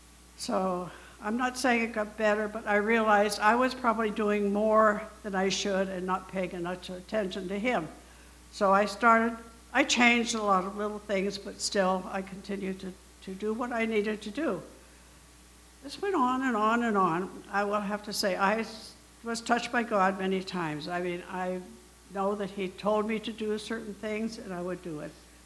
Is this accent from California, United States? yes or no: no; Washington, United States; also born or lived in Oregon; now in Boston, United States; I grew up in Washington State and later in Oregon.